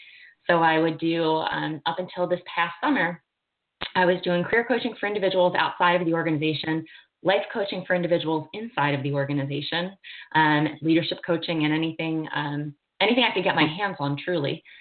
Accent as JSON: {"language": "English", "town": "Philadelphia", "region": "Pennsylvania", "country": "United States", "tie": "born or raised there", "said": "So I am based in Philadelphia. You mentioned that earlier as well. And I've born and raised in Philly, Philly girl at heart. So I've never really left."}